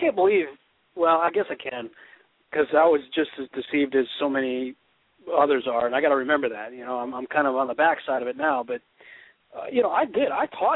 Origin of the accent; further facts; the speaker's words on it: New England, United States; Well, you know, I grew up in New England, so, you know, we always loved our lobster.